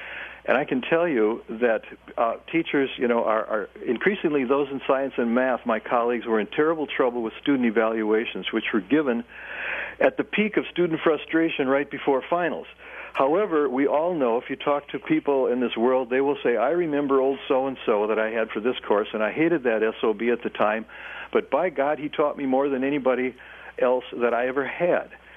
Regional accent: Minnesota, United States; now in Dressbach, United States; I'm actually from Minnesota.

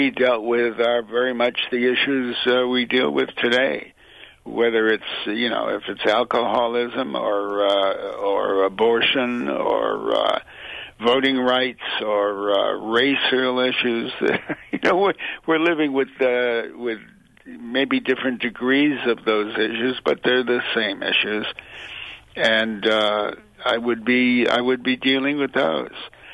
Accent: United States; But, you know, I'm an American. I go with the larger figure.

